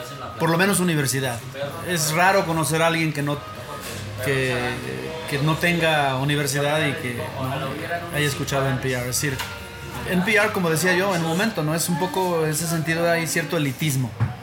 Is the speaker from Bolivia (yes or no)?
no; Xalapa, Veracruz, Mexico; Vine a mi tierra, allá a Veracruz, México, en marzo, abril. Le hice una entrevista a unos músicos de ahí, de mi tierra, de Jalapa, de la capital de Veracruz.